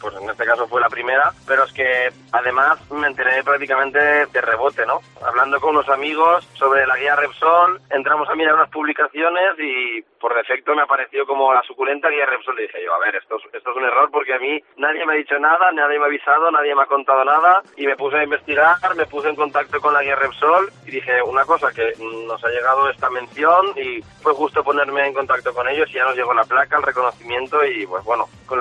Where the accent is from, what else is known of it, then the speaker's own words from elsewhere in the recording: Artana, Valencian Community, Spain; Soy de Artana, creo que es importante no olvidarse nunca, ¿no?, de las raíces